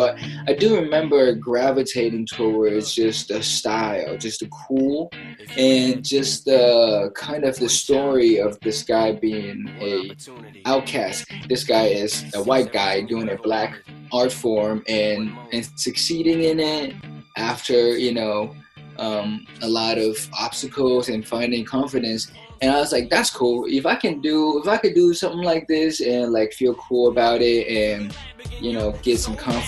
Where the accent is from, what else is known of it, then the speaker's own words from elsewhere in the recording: United States; dealing with this teenage period as a Chinese boy growing up in America